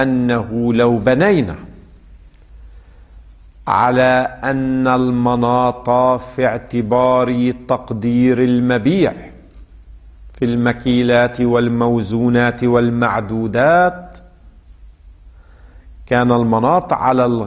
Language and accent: Arabic; Lebanon; يعني ما يسمى عندنا في لبنان الشمام